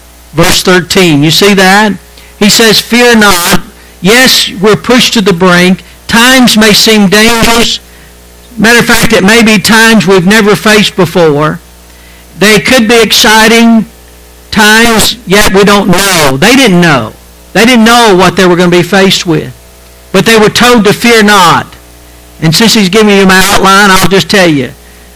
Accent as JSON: {"language": "English", "town": "Prattville", "region": "Alabama", "country": "United States", "tie": "born or raised there", "said": "I was raised up here in Prattville, Alabama. Graduated from Prattville High School."}